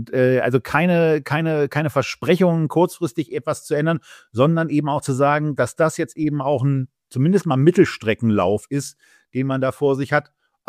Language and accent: German; Berlin, Germany; Als Berliner